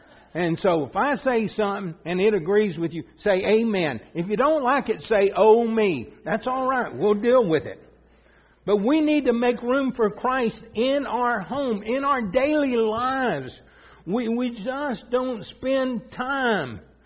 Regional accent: Tennessee, United States; Y'all do remember now, I'm from East Tennessee. Okay? I'm from the country.

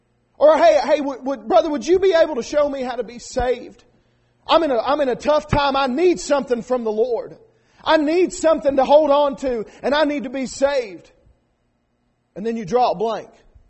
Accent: United States; Like the brother said, I'm from Lee County. All right? Don't hold it against me.

